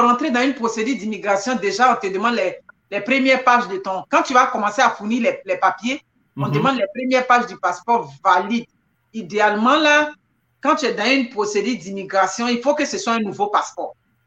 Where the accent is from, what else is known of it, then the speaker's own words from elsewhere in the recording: Canada; je suis canadienne, c'est tout. Il y a mon côté africain, oui, c'est vrai